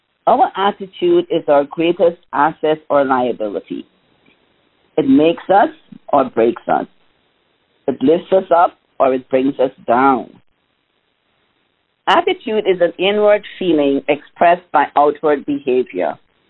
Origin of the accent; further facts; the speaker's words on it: New York, United States; I am from Queens, New York.